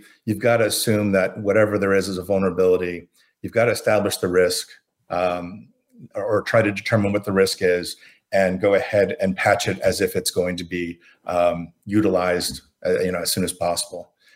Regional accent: Florida, United States; You know, I grew up in Florida. You're going to have probably at least one hurricane warning a year.

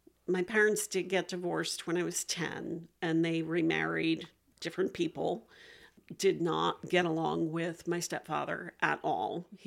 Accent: Metuchen, New Jersey, United States; also born or lived in Orange, United States / Woodbridge Township, United States; So I was born in Orange, New Jersey, raised in Metuchen, New Jersey, and Woodbridge Township. So little near New York City.

